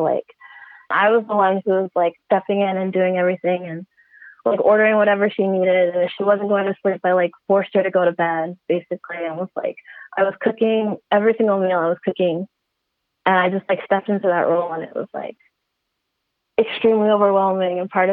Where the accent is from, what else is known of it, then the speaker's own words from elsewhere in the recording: United States; moved away as an adult; My mom's in America. I'm American.